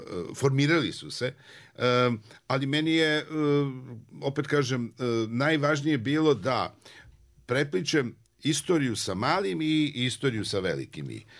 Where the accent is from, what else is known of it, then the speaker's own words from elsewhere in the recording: Pula, Istria County, Croatia; also born or lived in Belgrade; Moj otac je bio mornarički oficir i tamo negde 58. u jesen 58. godine smo se mi iz Beograda, gdje sam rođen, preselili u Pulu. Ja sam imao 5 godina i odrastao sam. Dakle, mene je taj grad formirao.